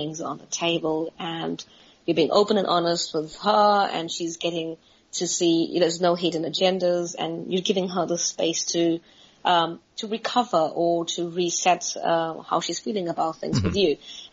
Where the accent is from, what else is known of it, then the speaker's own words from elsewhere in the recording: Durban, KwaZulu-Natal, South Africa; moved away as an adult; now in United Kingdom; I am from South Africa. Great. Yes, I was born and raised in South Africa.